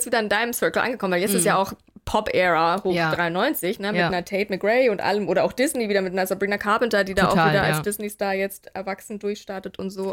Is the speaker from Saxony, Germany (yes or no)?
no; Nuremberg, Bavaria, Germany; weil ich bin ja auch voll im Dorf aufgewachsen, aber in Nürnberg.